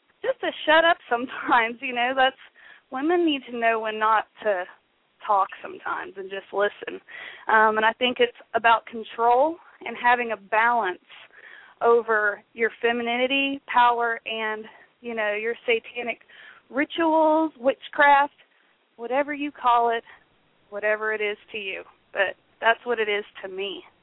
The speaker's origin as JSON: {"language": "English", "town": "Griffin", "region": "Georgia", "country": "United States", "tie": "born or raised there", "also_born_or_lived": "Lithia Springs", "said": "Well, I was born in Georgia, Lithia Springs, to be exact, and, you know, grew up in a small town called Griffin, Georgia, in the middle of the Bible Belt"}